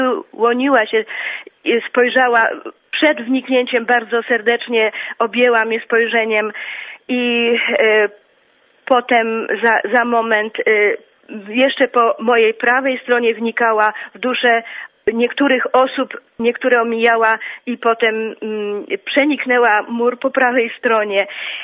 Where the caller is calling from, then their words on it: Bielsko-Biała, Silesian Voivodeship, Poland; z Bielska-Białej.